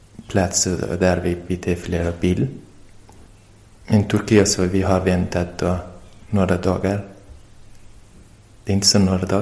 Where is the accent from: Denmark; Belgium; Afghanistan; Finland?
Afghanistan; Swedish is a second language; moved away as an adult; also born or lived in Iran; now in Sweden; jag kommer från Afghanistan, jag är afghan, men jag bodde i Iran också. Jag arbetade i Iran med en stor fabrik. Sen jag bestämde mig att komma till Sverige.